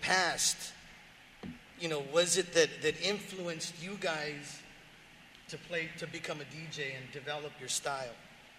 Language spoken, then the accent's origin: English; Los Angeles, California, United States; growing up in East L.A., my older brothers and sisters would listen to, you know